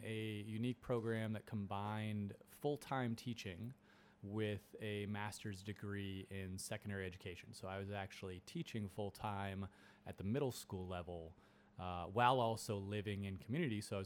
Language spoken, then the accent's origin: English; New England, United States; also born or lived in Santa Clara, California; So I am originally from the New England area. Grew up from Parton, Massachusetts, Parton, Rhode Island, and then was able to head out to California to do my undergraduate experience.